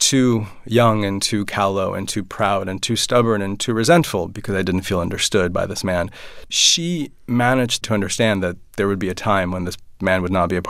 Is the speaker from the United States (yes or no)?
no; Minsk, Belarus; We're from Minsk. It was one of the first places invaded by the Nazis in June 1941, and food disappeared.